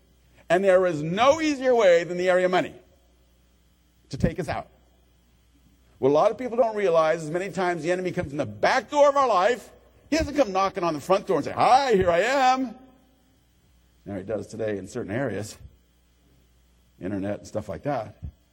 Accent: Roseville, California, United States; And this is in Roseville. I'm from the Rockland area, Roseville.

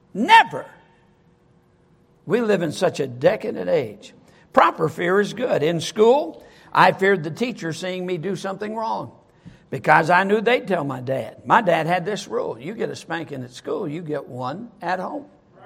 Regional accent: Sturgis, Michigan, United States; Growing up in … in Sturgis, Michigan, which is where I was brought up, the reality is I never, one time, ever sassed my mother.

